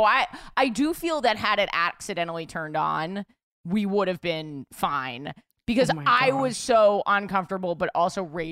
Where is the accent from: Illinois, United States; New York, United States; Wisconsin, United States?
Wisconsin, United States; Milwaukee; I was born and raised in Milwaukee.